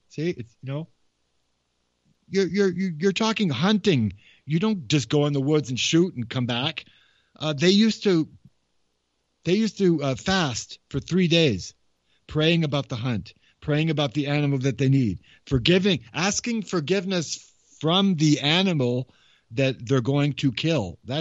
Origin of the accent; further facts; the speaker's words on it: Massachusetts, United States; The Wampanoag, the people that I grew up with in Massachusetts, that's what they said.